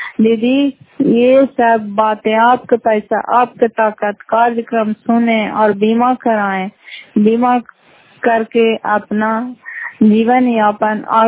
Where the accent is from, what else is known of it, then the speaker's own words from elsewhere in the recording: Fatehpur, Bihar, India; घर फतेहपुर पंचायत मकरौता जिला नालंदा कराय पसरा ब्लॉक के निवासी हूँ।